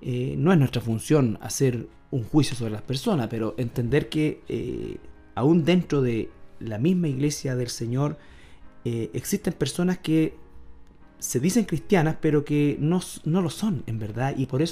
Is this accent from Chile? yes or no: yes; Chile; que, sobre todo si somos chilenos